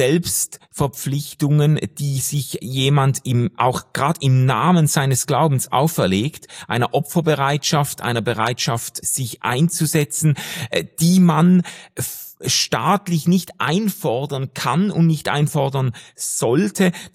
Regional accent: Switzerland; das uns zufällt als Schweizer und uns ganz viele Vorteile gebracht hat

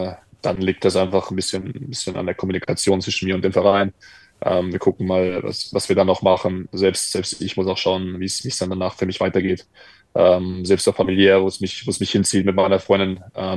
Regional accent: Bavaria, Germany; now in Mainz, Germany; für mich auch persönlich als Bayer war immer das Spiel gegen Bayern einfach besonders, weil ich auch in der Jugend von 60 gespielt habe.

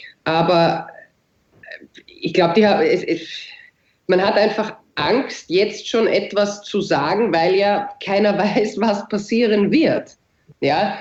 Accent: Austria; bei uns in Österreich

